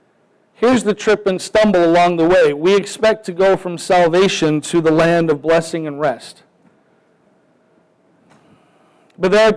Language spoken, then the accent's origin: English; Chicago, Illinois, United States; accent: Chicago; Because I guess from Chicago, we have a certain brogue. We talk a little faster than they do. Seems distinct. I'm from Chicago.